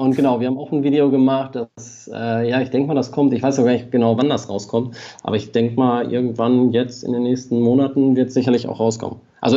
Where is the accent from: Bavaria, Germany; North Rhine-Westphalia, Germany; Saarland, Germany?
North Rhine-Westphalia, Germany; Ratingen; ich habe auch noch sehr viele Freunde in meiner alten Heimat, Rating, bei Düsseldorf.